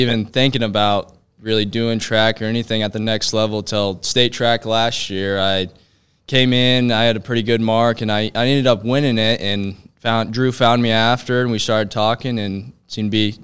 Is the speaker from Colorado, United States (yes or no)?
no; Buckland, Kansas, United States; I am from Buckland, Kansas.